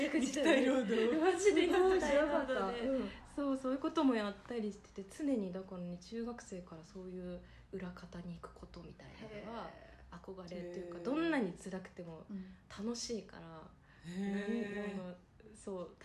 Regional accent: Miyazaki, Japan; 宮崎出身なんですけど、うん、はい、宮崎のど田舎で育ってて

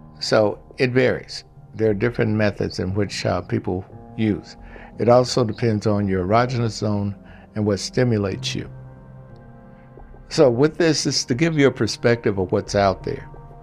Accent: Mississippi, United States; Being that I'm from Mississippi, I can tell you right now, anything that had to do with sex was pretty much taboo.

